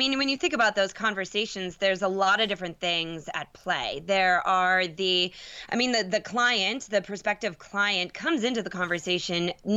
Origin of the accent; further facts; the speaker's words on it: Minnesota, United States; I grew up in Minnesota. I don't live there anymore.